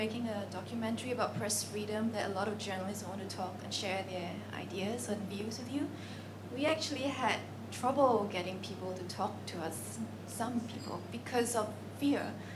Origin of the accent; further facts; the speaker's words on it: Singapore; and I come from Singapore where the press is very different from what it is here